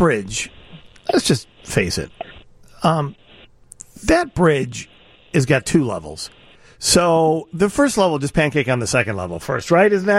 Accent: Chicago, Illinois, United States; I'm a Chicagoan, and it hit me.

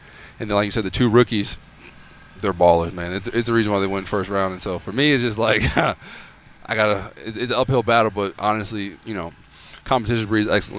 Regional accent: Michigan, United States; No, I'm from Michigan.

